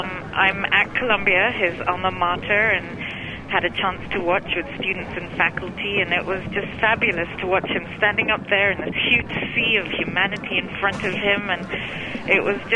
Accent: Kenya; now in New York, United States; I'm originally from Kenya, and I feel so proud to, you know, today

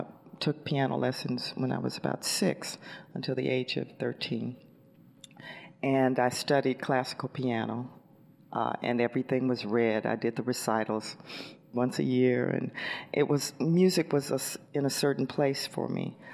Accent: Jackson, Mississippi, United States; Yes, I am from Jackson, Mississippi, which is the capital city.

